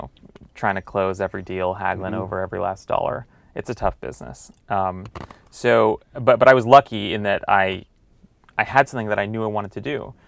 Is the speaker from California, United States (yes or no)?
yes; Los Angeles, California, United States; Well, I grew up reading the LA Times. I'm from Los Angeles, and you know, I flip right to the sports page and read Jim Murray's columns.